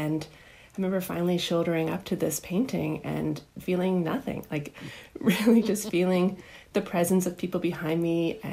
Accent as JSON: {"language": "English", "town": "Surrey", "region": "British Columbia", "country": "Canada", "tie": "born or raised there", "said": "So I grew up in Surrey outside of Vancouver"}